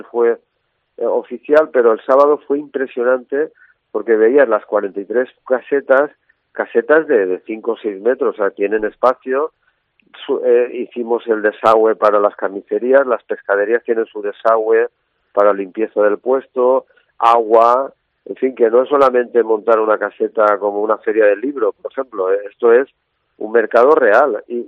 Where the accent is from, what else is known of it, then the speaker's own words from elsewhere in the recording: Novelda, Valencian Community, Spain; coincide que estoy en la Cámara de Alicante, pero soy de Novelda